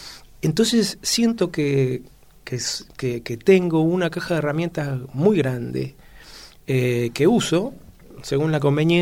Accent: Buenos Aires, Argentina; de dónde vengo, sí, si vamos a ese origen, digamos, de barrio, sí, nací en Matadero.

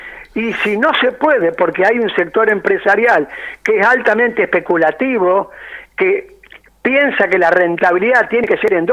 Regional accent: Argentina; como la que vivimos los argentinos

